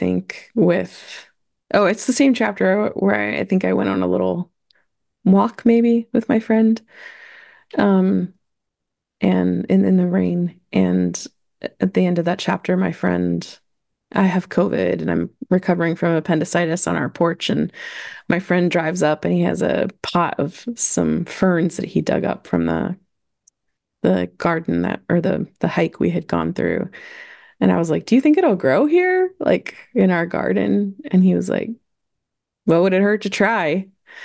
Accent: Northeast, United States; I am from the Northeast. I love the Northeast. I bloom in the Northeast.

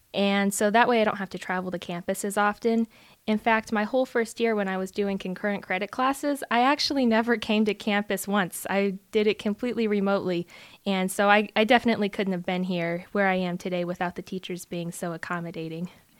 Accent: Waldron, Arkansas, United States; Yeah, so I've always lived in Waldron, the same house, and it is a very tiny town of about 3,500 people. Mm. So definitely have lived the small town life.

